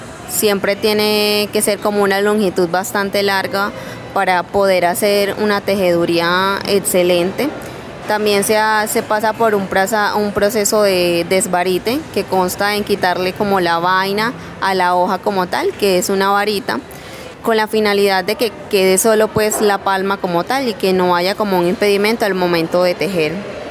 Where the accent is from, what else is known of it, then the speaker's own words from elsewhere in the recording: Tuchín, Córdoba, Colombia; Yo soy del municipio de Tuchín, Córdoba.